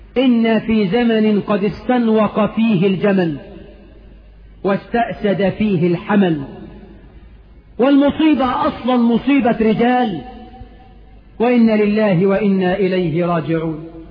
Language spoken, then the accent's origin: Arabic; Egypt; آخر الإحصائيات بتقول عندنا في مصر 6 مليون امرأة متزوجة عرفة